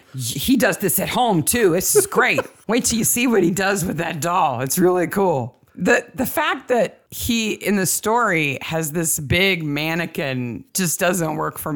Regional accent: United States; But me, I'm an American, so I think it's cool.

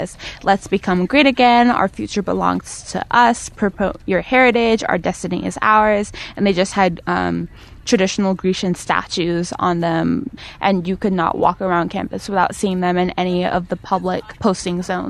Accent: California, United States; I am from the Bay Area, born and raised there all my life. I don't claim a particular hometown because I moved around a lot growing up.

